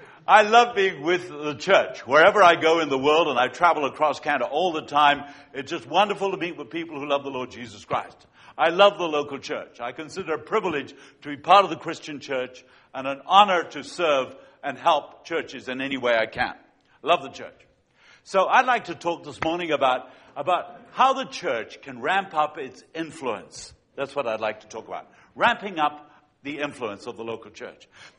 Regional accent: Uruguay; born there; English is a second language; It's a Scottish name, even though I was born in Uruguay, Latin America, to Argentine parents.

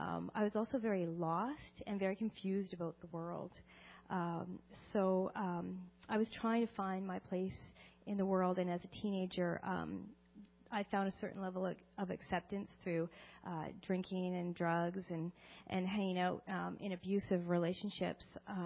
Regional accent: British Columbia, Canada; I grew up in British Columbia.

